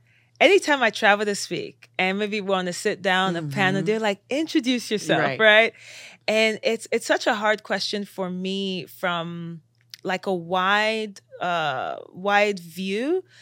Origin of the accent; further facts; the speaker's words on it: Lagos, Nigeria; born there; So I was born in Lagos, Nigeria.